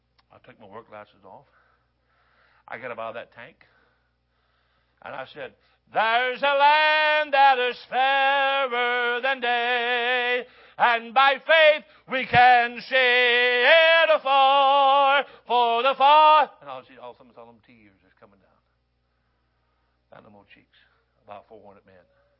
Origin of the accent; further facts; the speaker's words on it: Detroit, Michigan, United States; I grew up in Detroit, man. I grew up in machine capital of the world.